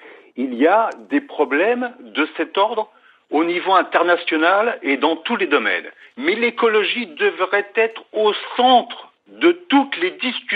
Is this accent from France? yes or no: yes; France; je parle en tant que Français